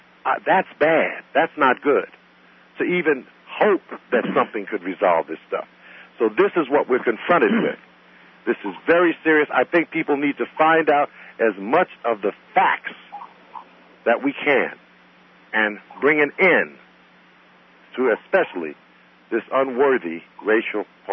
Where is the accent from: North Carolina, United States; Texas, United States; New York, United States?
New York, United States; I have been looking very closely at these problems in New York because I'm from New York and I know a lot of the people involved.